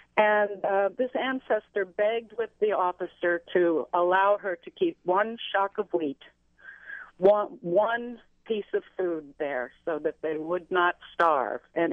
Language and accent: English; Jefferson City, Missouri, United States; I'm in my 60s now, and I was born and raised in Jefferson City, Missouri, which was a border state and in some ways still is.